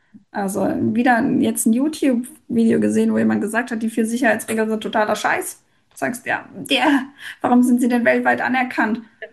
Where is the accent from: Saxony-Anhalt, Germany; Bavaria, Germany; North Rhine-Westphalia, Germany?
Bavaria, Germany; ich bin aus Bayern und bin großer Fan von meinem Bundesland